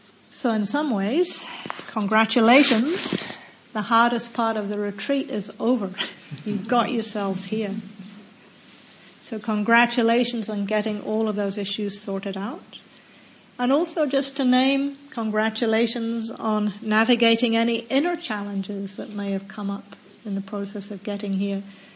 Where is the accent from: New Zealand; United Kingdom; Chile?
New Zealand; also born or lived in Australia / United States; I am actually a New Zealander. But I've been spent quite a long time living in Australia and then the US